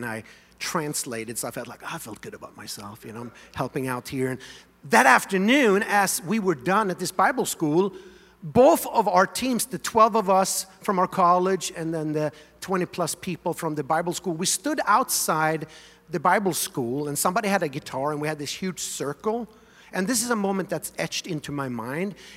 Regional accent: Sweden; first language Swedish; English is a second language; I am born and raised in Sweden, so Swedish is my native language.

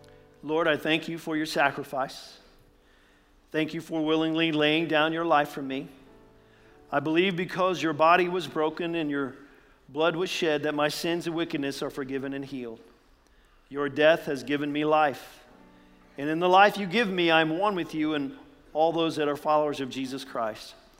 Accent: Indiana, United States; from Indiana.

